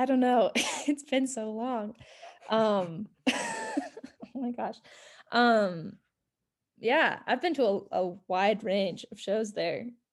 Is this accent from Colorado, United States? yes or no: yes; Colorado, United States; Well, growing up in Colorado, the obvious camping and hiking are big favorites of mine.